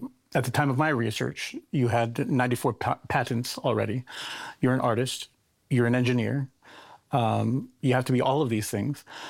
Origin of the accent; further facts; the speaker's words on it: United States; I'm an American, you're British